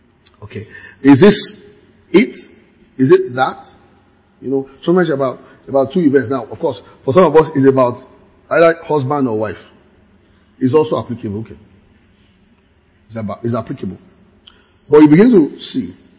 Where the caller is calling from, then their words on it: Akure, Ondo, Nigeria; Okay, sorry, I'm an anonymous caller. I'm calling from Jabu Jessa. Oh, Akure.